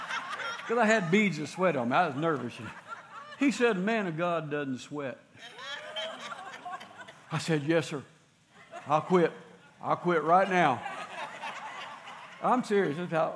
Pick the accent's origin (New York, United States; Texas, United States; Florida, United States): Florida, United States; I'm a pastor. I'm from Florida. I'm starting a new church.